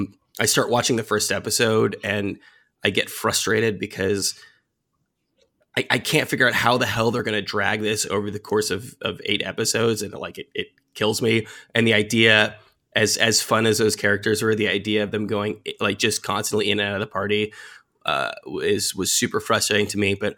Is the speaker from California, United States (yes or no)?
no; New York, United States; I think as a New Yorker, it's kind of a wonderful show